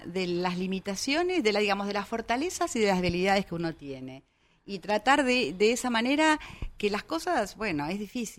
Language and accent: Spanish; Buenos Aires, Argentina; born there; Yo nací aquí en Buenos Aires